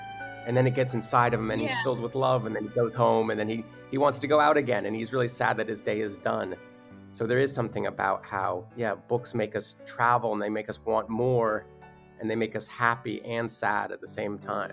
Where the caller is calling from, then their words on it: New York City, New York, United States; okay, so I'm talking from New York City, and there are huge buildings all around me